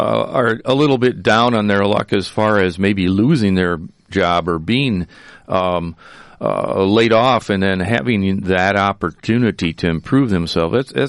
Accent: Wisconsin, United States; I'm originally from Wisconsin

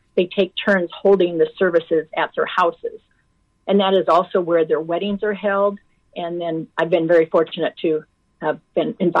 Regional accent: Manson, Iowa, United States; now in Ames, United States; Well, I grew up in Manson, which is about an hour and a half northwest of here, but I've lived in Ames since 1979.

